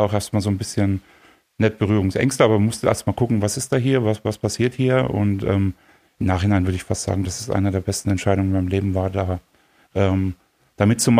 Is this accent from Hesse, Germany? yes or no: no; Coburg, Bavaria, Germany; Bin 39, bin aus Coburg, eine kleine Familie, einen Sohn